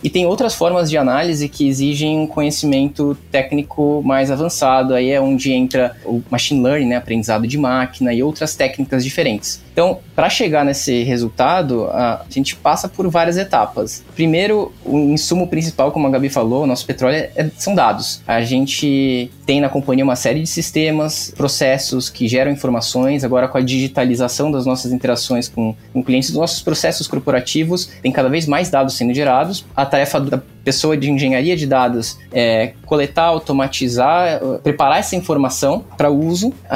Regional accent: São Paulo, Brazil; Bom, sou paulistano, tô aqui 32 anos

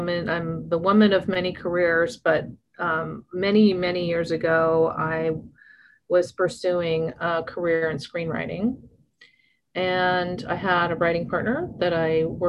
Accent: Los Angeles, California, United States; I actually, there was a place, I grew up in Los Angeles, and there was a place where the Beverly Center is now.

